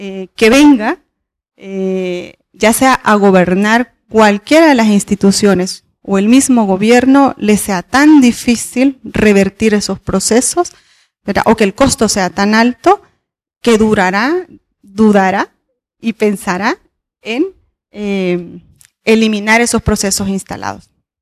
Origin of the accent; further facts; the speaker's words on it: El Salvador; No existen datos oficiales todavía de decir somos tantos salvadoreños fuera del territorio nacional